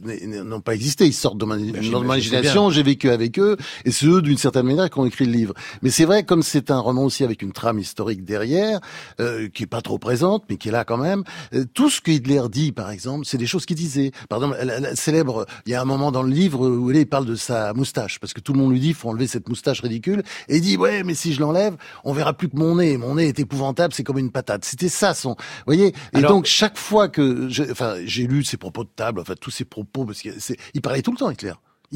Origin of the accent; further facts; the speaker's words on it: Normandy, France; born there; Et puis, il y a évidemment des Normands, puisque je suis né en Normandie